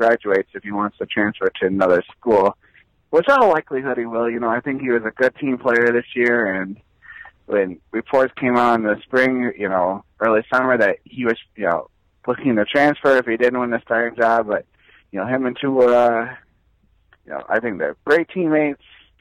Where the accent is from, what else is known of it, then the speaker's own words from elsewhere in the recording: Syracuse, New York, United States; I'm going to go to my hometown, Syracuse.